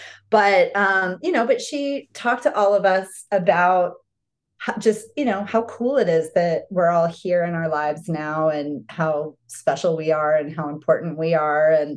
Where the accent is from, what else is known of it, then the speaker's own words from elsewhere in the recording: Arizona, United States; my mom gathered a bunch of my girlfriends and I grew up in Arizona.